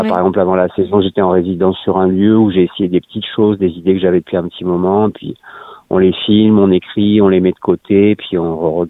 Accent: Toulouse, Occitanie, France; Moi, je suis originaire de Toulouse

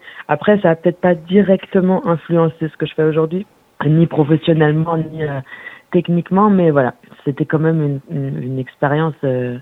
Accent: Germany; C'est elle que j'ai découvert en premier à la télé quand j'étais petite en Allemagne sur les chaînes de Zik.

